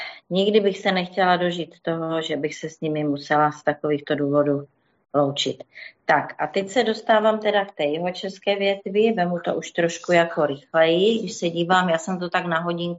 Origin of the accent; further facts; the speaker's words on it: Ostrava, Moravian-Silesian Region, Czechia; also born or lived in Havířov; narodila jsem se v Ostravě. Větší část tedy svého dosavadního života jsem prožila v Ostravě, později potom v Havířově.